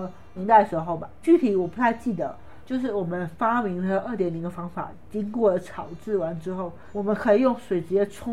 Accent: Fujian, China; 因为我们是福建人，多多少少知道跟了解一点制茶的工艺

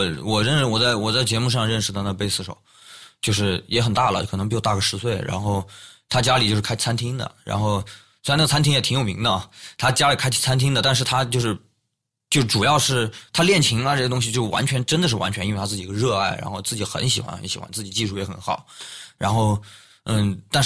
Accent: Chengdu, Sichuan, China; also born or lived in Guiyang; 因为我跟王小福是老乡，然后我们的贵阳人，我是贵阳出生的嘛，但是我在成都长大的。

